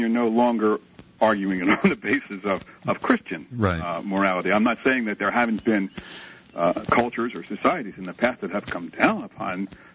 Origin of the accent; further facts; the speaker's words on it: United States; I'm an American.